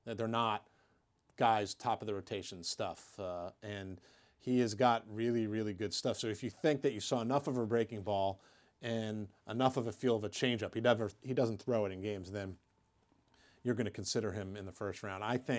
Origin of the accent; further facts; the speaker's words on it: Pittsburgh, Pennsylvania, United States; I'll start, in my hometown at Pitt.